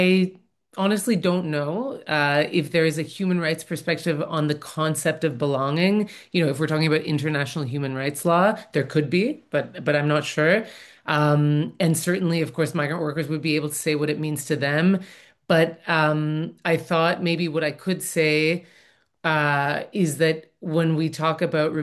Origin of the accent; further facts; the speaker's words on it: Toronto, Ontario, Canada; now in Montreal, Canada; I've been in this kind of work for more than 15 years, and I'm from Toronto, but I live in Jaujage or Montreal, and I work with the Francophone section of Amnesty International Canada.